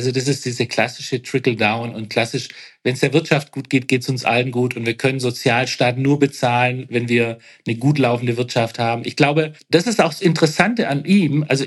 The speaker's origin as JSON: {"language": "German", "region": "Baden-Württemberg", "country": "Germany", "tie": "born or raised there", "also_born_or_lived": "Hamburg, Germany", "said": "Ich bin klassischer Südwestdeutscher. Ich bin ja in Baden-Württemberg aufgewachsen, habe dann zwar 25 Jahre in Hamburg gelebt, aber lebe jetzt auch wieder hier."}